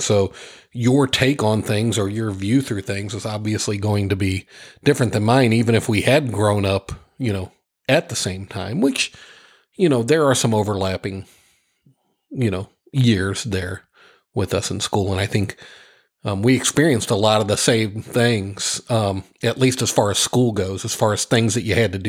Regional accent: Midwest, United States; So I grew up in the Midwest, and our lives were obviously different growing up.

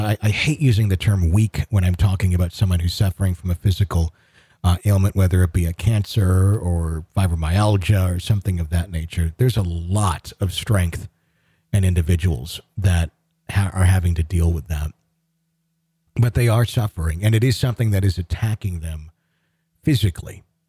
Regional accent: Denver, Colorado, United States; I'm from Denver, Colorado. I'm 30 years old, and I have three children.

